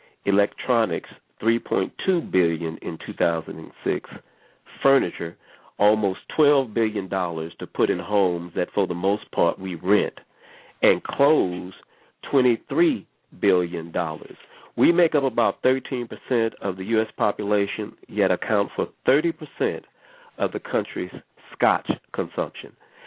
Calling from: Dallas, Texas, United States; I'm calling from Dallas, Texas.

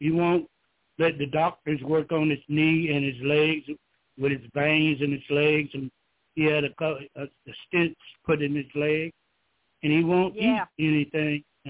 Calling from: Georgia, United States; I'm from Georgia.

